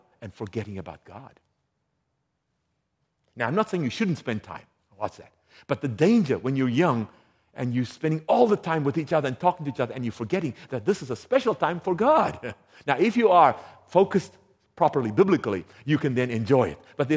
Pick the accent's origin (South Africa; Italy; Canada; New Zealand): South Africa; now in United States; I'm from South Africa, Mediterranean climate. But you live in Michigan, it's worse than Iceland. You're right. I mean, I've never been to Iceland, but I've heard it's like, I mean, so I'm in Michigan.